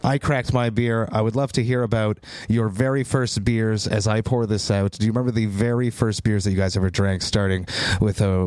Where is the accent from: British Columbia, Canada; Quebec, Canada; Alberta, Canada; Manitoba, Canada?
Quebec, Canada; Montreal; I'm from Montreal, obviously.